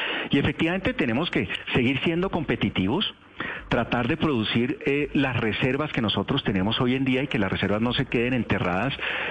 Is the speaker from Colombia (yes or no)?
yes; Colombia; Tenemos que hacer algo como colombianos, no solo Ecopetrol o la industria o el gobierno.